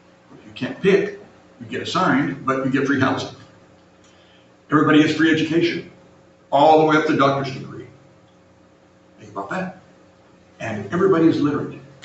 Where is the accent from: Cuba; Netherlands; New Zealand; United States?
Cuba; I had the privilege of growing up in Cuba. My parents, when I was 7 years old, were assigned to Cuba as missionaries to open the work in Cuba.